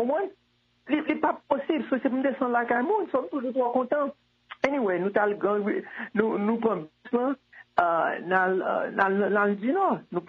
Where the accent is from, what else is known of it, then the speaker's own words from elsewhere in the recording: Nord, Haiti; Je suis du Nord. Bon, moi, je n'ai pas parlé d'Haïti.